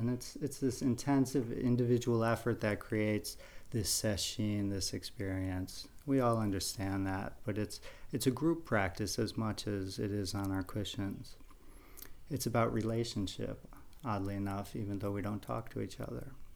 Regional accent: Massachusetts, United States; I'm also from Massachusetts, part of that contingent of Village Zendo out there, and I'm out on the Cape.

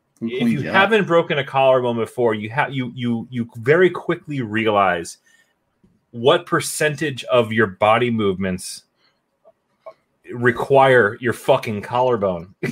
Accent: Springfield, Massachusetts, United States; But I grew up out in Western Mass, out like in the Springfield area. And out there there's no accent.

